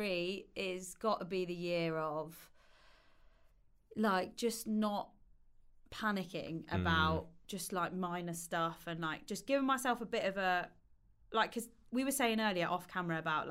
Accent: United Kingdom; But I think that we've got this barrier of success as British people

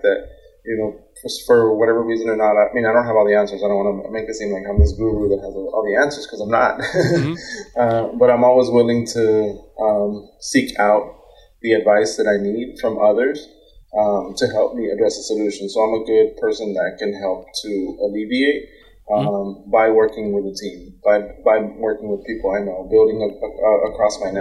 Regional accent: Texas, United States; because as Texans, we're very proud of being Texan.

